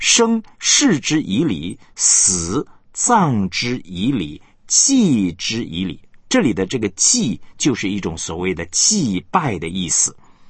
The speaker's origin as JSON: {"language": "Chinese", "country": "Taiwan", "tie": "born or raised there", "said": "我是在台湾出生长大，那么后来两岸开放以后呢，我有机会呢回到我的老家福州。"}